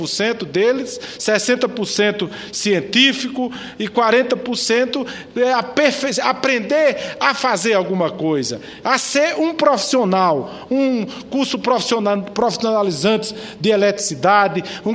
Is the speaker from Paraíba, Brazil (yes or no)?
yes; Paraíba, Brazil; quando deputado estadual ainda lá no meu estado da Paraíba.